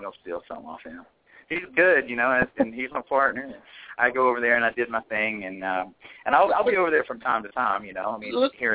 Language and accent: English; United States; And I guess because being American, they just assumed that I was a cokehead.